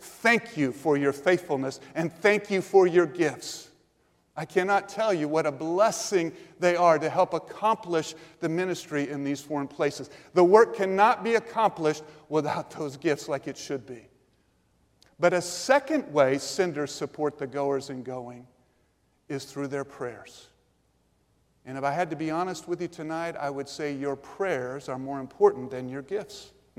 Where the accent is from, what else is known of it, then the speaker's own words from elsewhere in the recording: Missouri, United States; I'm from Missouri. In Missouri, if you get a 30% on your test, it's the show me state.